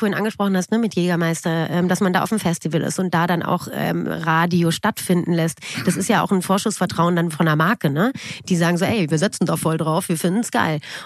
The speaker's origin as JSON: {"language": "German", "region": "Berlin", "country": "Germany", "said": "Ja, ich komme aus Berlin."}